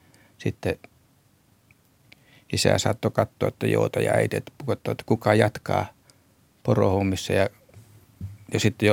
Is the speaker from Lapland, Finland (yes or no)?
yes; Lapland, Finland; se oli vähän samanlaista kuin kotipuolessa käsivarressa